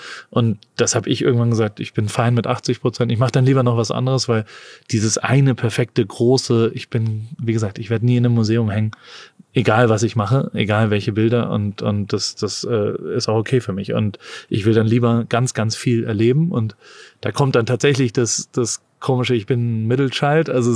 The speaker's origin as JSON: {"language": "German", "country": "United States", "said": "ich komme da aus Amerika"}